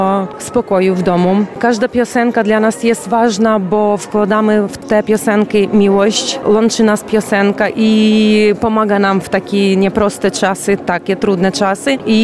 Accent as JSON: {"language": "Polish", "town": "Novovolynsk", "region": "Volyn Oblast", "country": "Ukraine", "second_language": "Polish", "said": "Jesteśmy dwa zespoły z Ukrainy."}